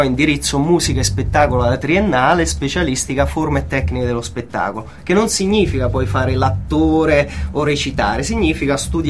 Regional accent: Molise, Italy; E innanzitutto sono molisano

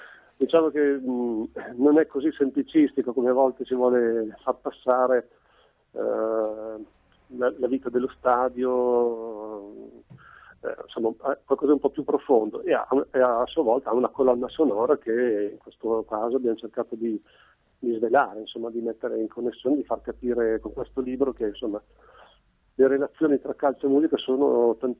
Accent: Piacenza, Emilia-Romagna, Italy; sono di Piacenza da mille

